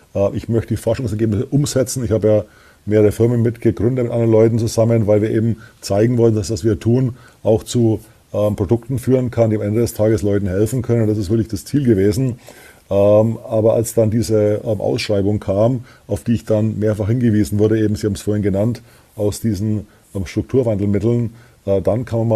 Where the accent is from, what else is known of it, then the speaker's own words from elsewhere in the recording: Bavaria, Germany; Wie Sie hören, komme ich ja aus Bayern oder aus Franken, um genau zu sein.